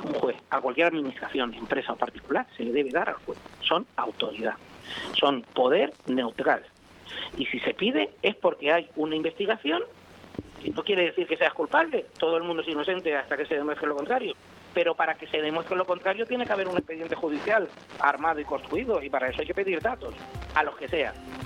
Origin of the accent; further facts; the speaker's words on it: Canary Islands, Spain; Este año me toca turismo en mi tierra